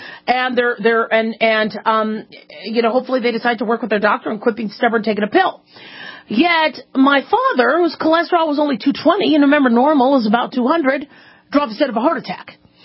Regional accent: Las Vegas, Nevada, United States; I'm from Vegas. I should know how to do this.

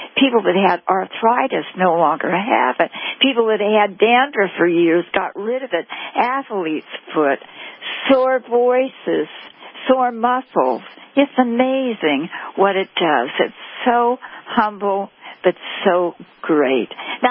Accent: Hollywood, California, United States; See, I grew up in Hollywood. And so, therefore, my father was nutritionist to all the Hollywood stars.

